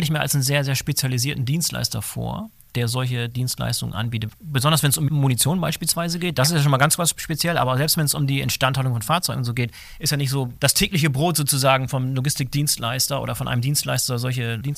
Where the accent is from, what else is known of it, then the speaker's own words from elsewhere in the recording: Bremerhaven, Bremen, Germany; also ich komme aus Bremerhaven, habe viel Zeit im Bremerhavener Hafen da verbracht